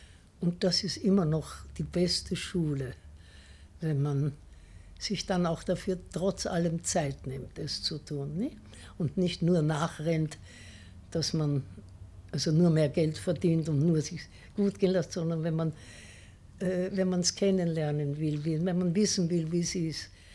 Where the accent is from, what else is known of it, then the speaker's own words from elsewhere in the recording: Vienna, Austria; ich bin Innenstadt. Ein, wissen Sie, ich bin aufgewachsen, also geboren bin ich in der Innenstadt, gar nicht weit von hier. Also geboren bin ich an sich im Nobelsanatorium Auersberg